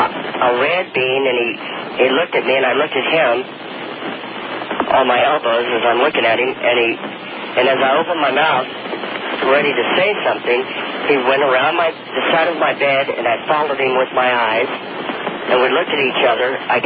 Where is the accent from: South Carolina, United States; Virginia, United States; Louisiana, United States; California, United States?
Virginia, United States; Newport News; also born or lived in Falls Church, Virginia; I'm from Newport News, Virginia, Robert.